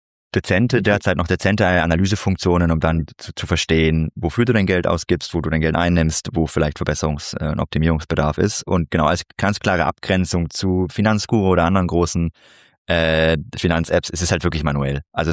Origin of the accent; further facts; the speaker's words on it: Künzelsau, Baden-Württemberg, Germany; moved away as an adult; ursprünglich geboren in Künzelsau, gar nicht so weit weg von da, wo du bist. Ich sage immer, ich bin Schwabe, stimmt nicht, eigentlich bin ich Hohenloher, aber das kennt niemand, deswegen lasse ich das.